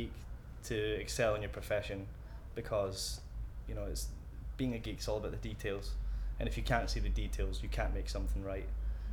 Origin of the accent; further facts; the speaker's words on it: Scotland, United Kingdom; With passion comes anger, and being Scottish, that comes hand in hand. So that's something I'm very proud of. It's my heritage.